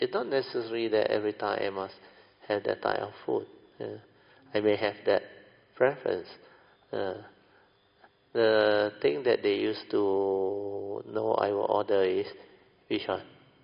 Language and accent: English; Alor Setar, Kedah, Malaysia; English is a second language; Because we are from Alostar. We like laksa, we like curry and all those things.